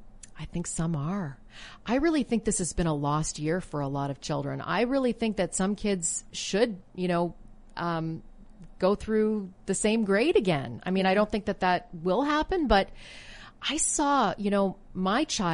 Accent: Canada; You know, listen, I grew up in Canada

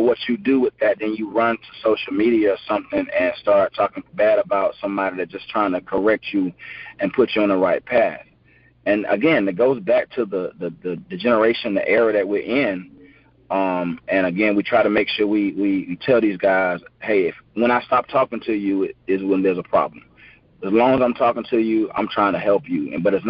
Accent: Augusta, Georgia, United States; when I grew up in Augusta, we was talked to crazy, you know.

